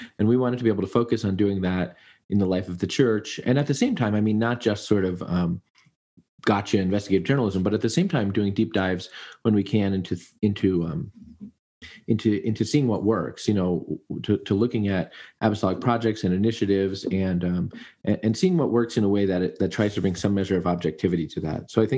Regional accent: United States; I guess I'm just American.

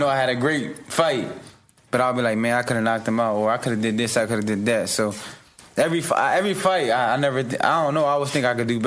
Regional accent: Philadelphia, Pennsylvania, United States; Just cuz we was raised in Philly, we raised in a different place and you don't make us not Puerto Rican

